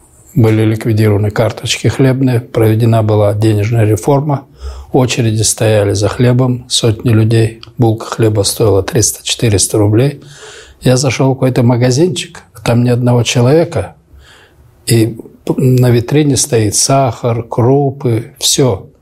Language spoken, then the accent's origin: Russian; Irkutsk, Irkutsk Oblast, Russia; я уроженец города Иркутска.